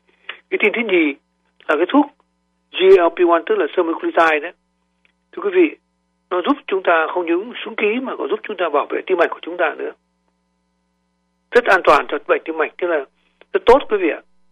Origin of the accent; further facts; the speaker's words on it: Da Nang, Vietnam; mà tôi hồi nhỏ, hồi ở Đà Nẵng, tôi mê cá tuna lắm